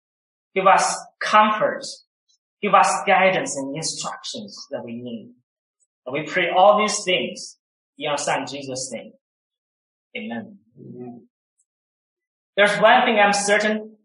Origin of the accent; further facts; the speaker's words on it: China; I'm from China. This is my fourth year here at Reformed Theological Seminary.